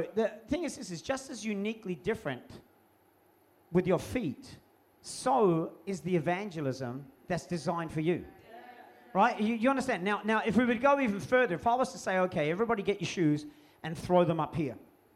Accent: Malaysia; I mean, I come from Malaysia, man.

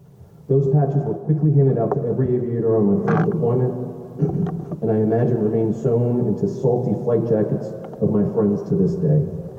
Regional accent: Brooklyn, New York, United States; Growing up in Brooklyn, we didn't have a lot of Navy going on.

